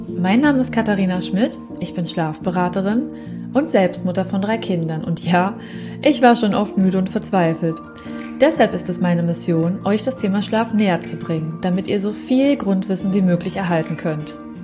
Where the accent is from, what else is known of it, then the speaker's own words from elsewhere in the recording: Berlin, Germany; Also ich bin eigentlich aus Prenzlauer Berg